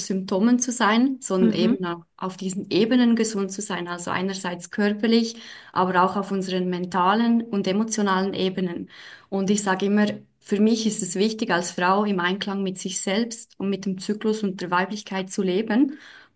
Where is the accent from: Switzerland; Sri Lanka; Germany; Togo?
Switzerland; ich bin aus der Schweiz, ich wohne in Bern, in der Hauptstadt